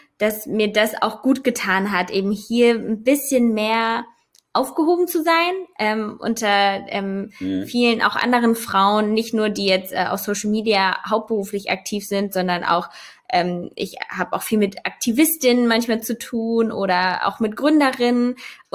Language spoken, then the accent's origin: German; Hesse, Germany; moved away as an adult; also born or lived in Cologne; now in Berlin, Germany; Hessen, aus so einem ganz kleinen Dorf da und bin dann zum Studieren, 2014 war das, glaube ich, dann nach Köln gezogen, habe da 5 Jahre gelebt und dann bin ich quasi jetzt dann nach Berlin